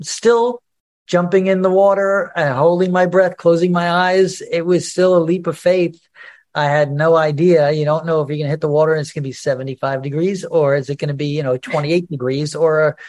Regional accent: New York, United States; I didn't grow up in Newark. And I didn't have a Japanese American guy working in the basement of my apartment building. I'm from Long Island

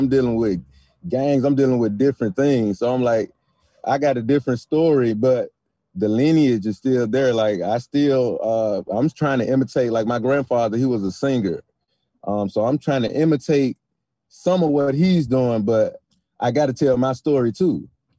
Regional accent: Memphis, Tennessee, United States; I grew up in Memphis and on Beale Street, so I was more used to more the 12 bar sound

